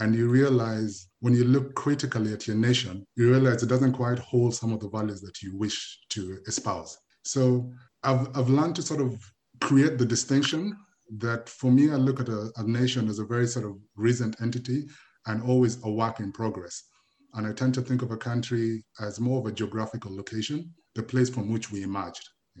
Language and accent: English; Kenya; And there's a certain pride about being from a certain country, especially as a Kenyan during the time of Olympics